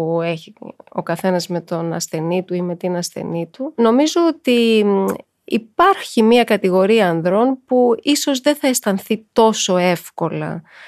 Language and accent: Greek; Crete, Greece; Εγώ είμαι και από την Κρήτη, όπως ξέρετε, μια μητριαρχική κοινωνία.